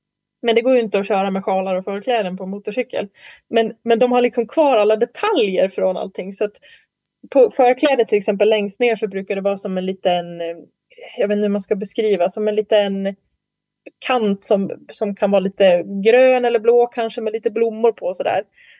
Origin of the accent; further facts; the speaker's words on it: Dalarna County, Sweden; jag är ju uppväxt i Dalarna, och då hade vi Falukuriren hemma när jag var barn